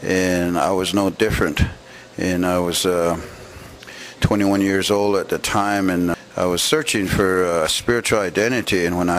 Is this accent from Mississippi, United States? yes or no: no; Fort Defiance, Arizona, United States; they were from my hometown of Fort Defiance